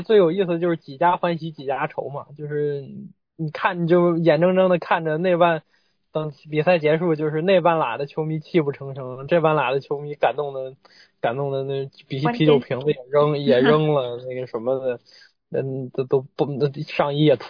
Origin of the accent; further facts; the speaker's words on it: China; 一方面作为中国人，觉得他能这么厉害，我就很难受。